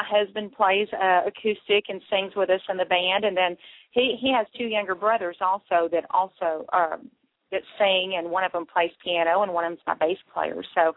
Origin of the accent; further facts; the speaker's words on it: Texas, United States; I'm a country girl. I'm from Texas. I live out in the country